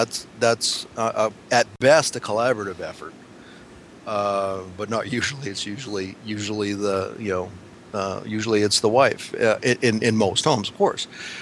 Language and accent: English; Saskatchewan, Canada; And I grew up in Saskatchewan. That's the province next door. We're right above Montana. Saskatchewan is one over to the east. And it's heavy into oil and farming.